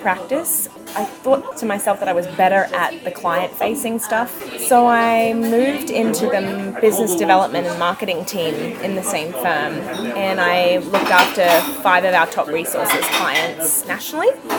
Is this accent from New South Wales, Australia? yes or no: no; Gold Coast, Queensland, Australia; also born or lived in Townsville; I was born in an army base hospital in Townsville, and then I moved every 6 months of my life until I got to high school and my dad said, "That's enough, we got to stop moving," so we got out of the army and I grew up on the Gold Coast.